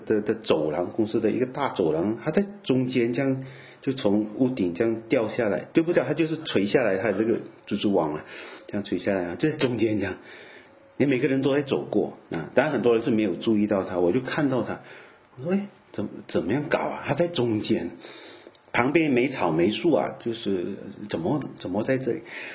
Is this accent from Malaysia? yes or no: yes; Malaysia